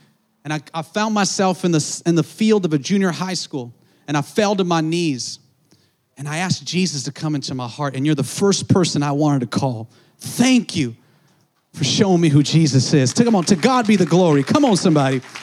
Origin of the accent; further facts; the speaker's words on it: California, United States; I'm from nowhere, man. I'm from Southern California, but come on, you know.